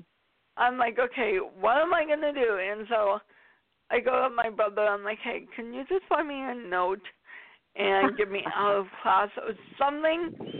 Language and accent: English; Mercer Island, Washington, United States; now in Redmond, United States; Because I live in Seattle, well, Redmond. And so Seattle, mm-hmm. you know, and I grew up on Mercer Island.